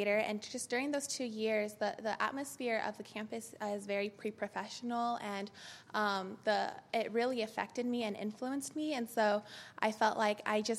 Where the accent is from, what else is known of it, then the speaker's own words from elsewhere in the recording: Cerritos, California, United States; also born or lived in Philadelphia; I'm from Philadelphia. I grew up in Southern California in Cerritos, and during my college years, I came across the country to attend college in Philly